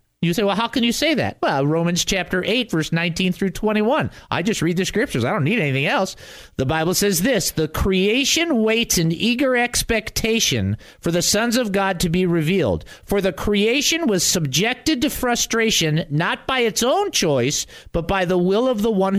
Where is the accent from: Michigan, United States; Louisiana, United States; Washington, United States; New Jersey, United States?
Michigan, United States; Detroit; Now, I'm from Detroit, and you and I are never going to agree on anything except for this one major point